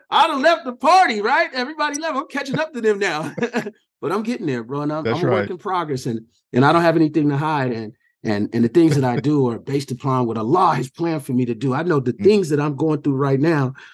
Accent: California, United States; I come from the Bay Area

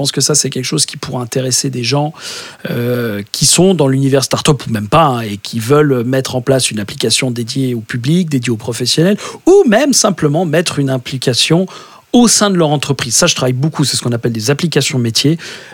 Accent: Épinal, Grand Est, France; moi, je suis d'Épinal, hein, donc sur Épinal, environ Nancy, Strasbourg, Metz, etc.

